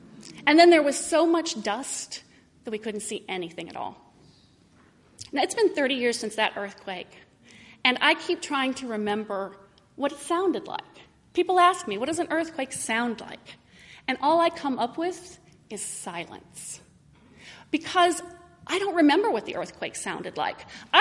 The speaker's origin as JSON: {"language": "English", "region": "Indiana", "country": "United States", "tie": "born or raised there", "said": "from Indiana. I grew up in Indiana. I went to college in Indiana and basically never went anywhere else from my entire childhood."}